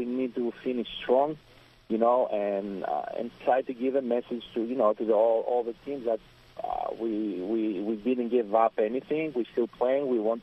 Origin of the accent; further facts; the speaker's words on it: Greece; moved away as an adult; also born or lived in Italy; at some point when I moved from Greece to Italy and I went to play for Catania, I had the same issue.